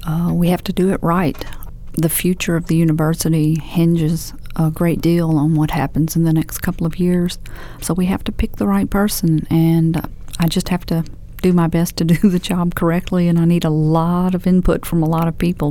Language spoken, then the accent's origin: English; Natchitoches, Louisiana, United States; I'm a Louisiana native. I grew up in Natchitoches